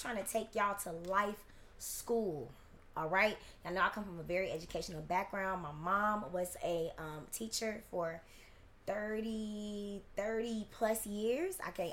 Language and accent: English; Chicago, Illinois, United States; Yes, I stayed in Chicago. I stayed in my hometown for school, y'all.